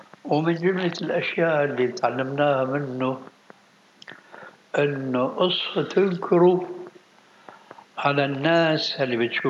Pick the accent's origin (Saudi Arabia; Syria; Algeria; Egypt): Syria; أهلا وسهلا ومرحبا من الكلام هذا المعروف عندنا في الشام